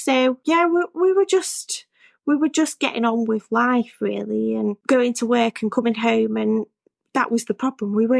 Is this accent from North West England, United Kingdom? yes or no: yes; Macclesfield, North West England, United Kingdom; I am 32 and I'm from Macclesfield in Cheshire. I live with my partner and my two cats, Luffy and Zorro.